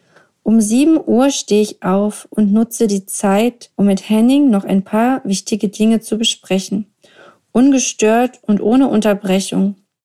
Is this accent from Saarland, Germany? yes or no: no; Brandenburg, Germany; Denn eigentlich kommen wir aus der Nähe von Berlin.